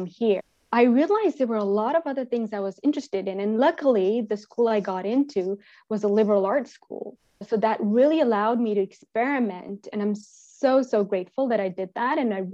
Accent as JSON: {"language": "English", "country": "Pakistan", "tie": "born or raised there", "said": "I mean, I grew up in Pakistan and always had this desire to travel"}